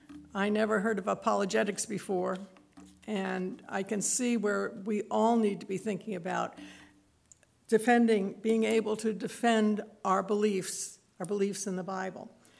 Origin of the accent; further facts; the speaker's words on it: New York, United States; And I grew up on Long Island in New York, and the island is formed by the glaciers